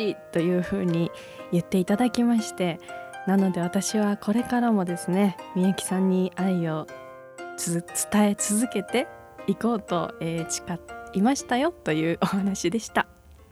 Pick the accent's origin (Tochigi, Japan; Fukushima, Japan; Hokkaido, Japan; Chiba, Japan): Hokkaido, Japan; Asahikawa; moved away; 私地元北海道の襟裳岬に